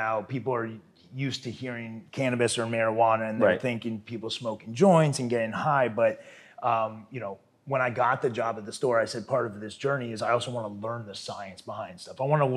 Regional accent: Orlando, Florida, United States; So, you know, I'm actually a Floridian. I grew up in Florida, Orlando. I went to school at the University of Florida.

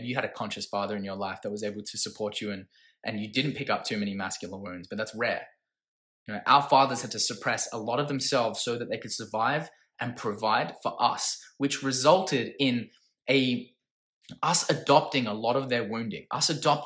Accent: Perth, Western Australia, Australia; I'm from Perth, Max, Western Australia.

